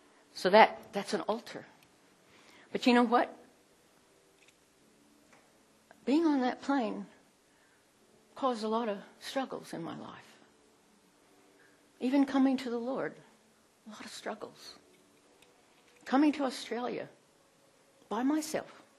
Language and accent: English; Oklahoma, United States; This is Oklahoma flag. I grew up in Oklahoma.